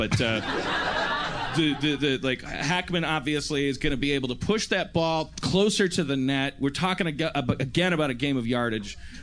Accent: Midwest, United States; Because I'm from the Midwest, Jeff.

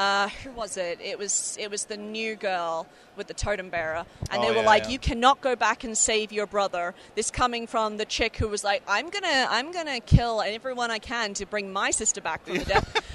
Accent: Australia; growing up in Australia, we had like 5 TV channels

